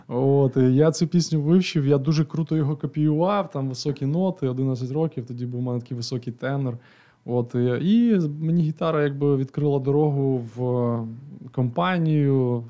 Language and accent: Ukrainian; Ivano-Frankivsk, Ivano-Frankivsk Oblast, Ukraine; А я народився в Франківську. Татко переїхав з Чернівців, одружився, переїхав у Франківськ, і я вже виріс в місті Івано-Франківську.